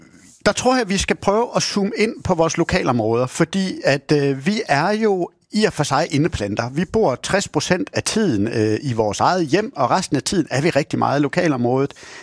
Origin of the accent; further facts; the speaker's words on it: Aarhus, Central Denmark Region, Denmark; jeg kan godt afsløre, at jeg er fra Aarhus